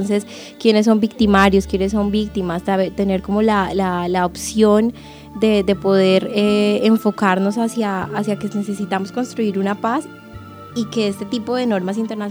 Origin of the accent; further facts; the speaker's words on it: Colombia; es el reto que tenemos como colombianos